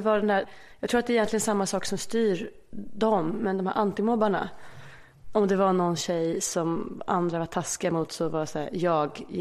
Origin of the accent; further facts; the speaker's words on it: Aspudden, Stockholm County, Sweden; jag minns på vår gård hemma i Aspudden, så alla andra barnen äldre.